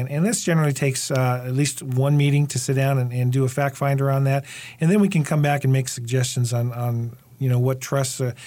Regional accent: Hawaii, United States; Well, basically, Sharon, I am Hawaiian.

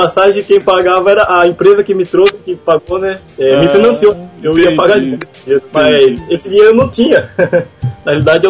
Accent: Brazil; moved away as an adult; Eu tinha 18 anos, né? Na época quando eu saí do Brasil, eu tinha tomado bomba no vestibular.

